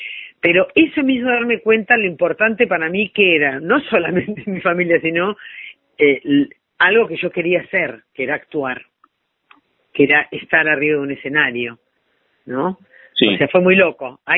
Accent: Buenos Aires, Argentina; No, soy de Capital

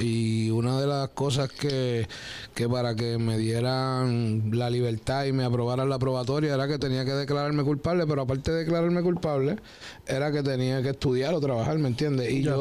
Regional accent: Trujillo Alto, Puerto Rico; Trujillo Alto City, Puerto Rico, de verdad, de allí salimos agradecido a mi pueblo, a mi gente, los que me vieron crecer y soy de allí, de Trujillo Alto. Me crié en el Conqui, me crié en Inter, el Covadonga, en todo ese lado.

